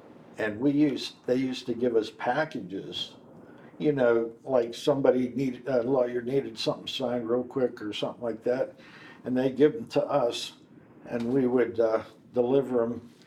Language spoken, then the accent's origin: English; Coraopolis, Pennsylvania, United States; So anyhow, I grew up in Coryopolis, Pennsylvania.